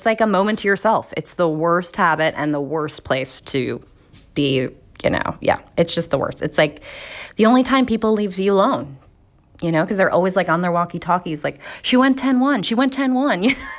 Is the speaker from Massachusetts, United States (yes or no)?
no; New Jersey, United States; I'm from New Jersey, and we'd drive into New York, and I'd start.